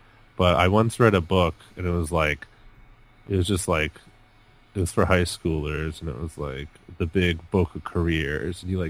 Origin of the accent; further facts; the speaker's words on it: Texas, United States; also born or lived in Florida; I'm born in Florida, raised in Texas.